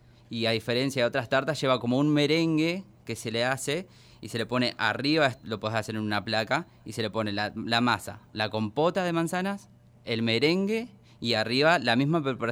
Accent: Zapala, Neuquén, Argentina; Bueno, yo soy cocinero, soy de acá de Zapala, nací acá en Zapala, estudié en Neuquén.

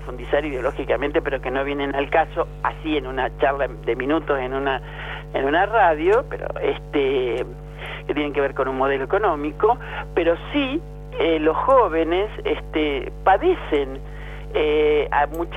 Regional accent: San Jorge, Santa Fe, Argentina; yo soy santafesina, de un pueblito en la provincia de Santa Fe que se llama San Jorge

